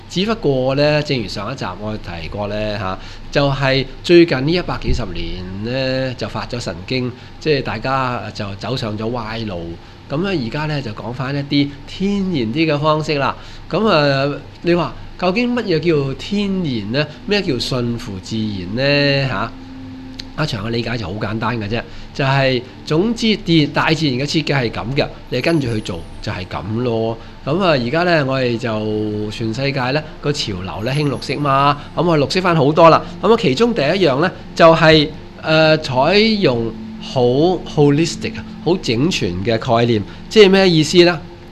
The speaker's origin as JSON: {"language": "Chinese", "country": "Hong Kong", "said": "在香港才有这样的情形，但是我们香港人自己不知道的"}